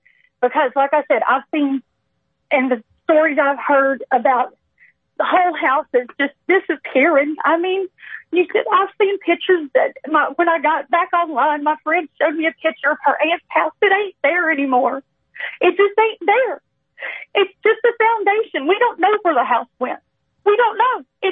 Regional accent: North Carolina, United States; I know Asheville's devastated. I hate it. I'm from Buncombe County.

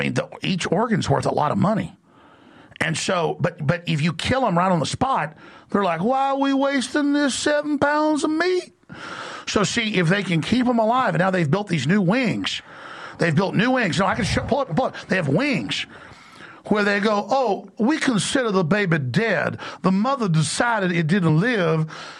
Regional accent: Dallas, Texas, United States; I remember growing up in Dallas, and my dad works in the medical field

